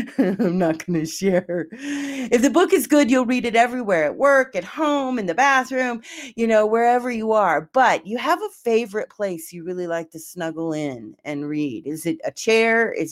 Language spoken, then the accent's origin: English; Portland, United States; It's from my hometown in Portland.